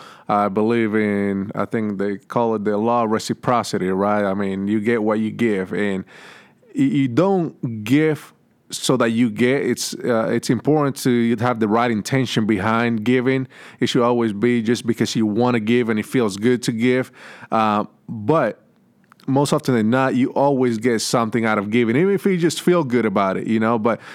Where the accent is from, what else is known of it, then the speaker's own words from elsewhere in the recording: Puerto Rico; I come from Puerto Rico, where the average household income is like $18,000 a year, right? That was in my household. My parents were middle class